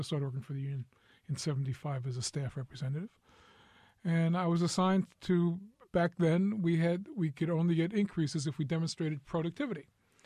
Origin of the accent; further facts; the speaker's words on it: Queens, New York, United States; Born and raised in Queens